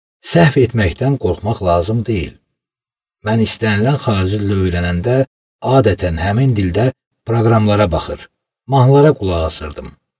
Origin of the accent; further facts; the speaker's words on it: Baku, Azerbaijan; Əlbəttə, mənim 28 yaşım var. Bakıda anadan olmuşam. Burada da böyümüşəm və təhsil almışam. Tərcüməsiyəm. 4 xarici dil bilirəm.